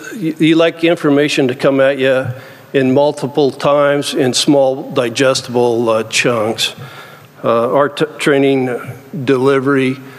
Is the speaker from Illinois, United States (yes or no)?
no; Wyoming, United States; You know, I'm from Wyoming, and I used to train colts to lead.